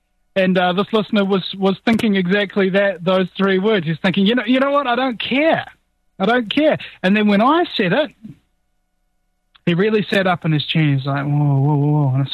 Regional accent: New Zealand; I'm from New Zealand. My geography should be better.

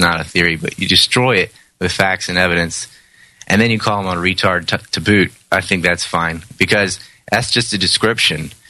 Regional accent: United States; I mean, I don't like that because, like, as an American, look what my government is doing

